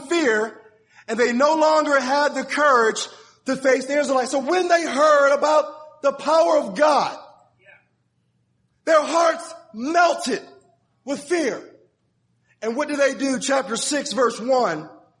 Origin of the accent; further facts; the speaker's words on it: Baltimore, Maryland, United States; I'm from Baltimore. And I went home.